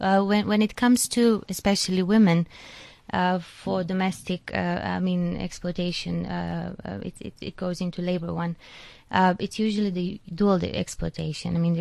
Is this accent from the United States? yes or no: no; North Macedonia; Okay, I'm from Macedonia.